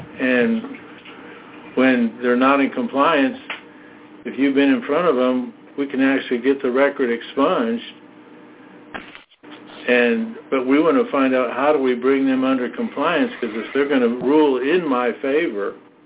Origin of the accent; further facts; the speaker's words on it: Houston, Texas, United States; I'm from Houston, Texas.